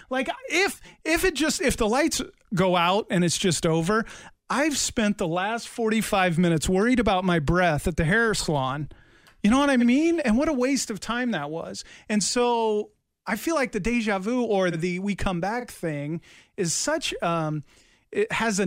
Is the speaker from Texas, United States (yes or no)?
no; Kansas City, Missouri, United States; in Kansas City, if you live out where I do, way out south, you mm-hmm. still say I'm from Kansas City.